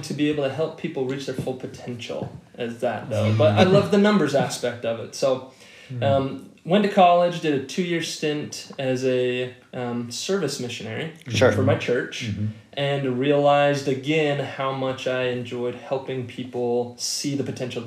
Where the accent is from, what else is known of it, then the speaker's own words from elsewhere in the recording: Lakewood, Colorado, United States; Little bit southwest of Denver. So it was Lakewood.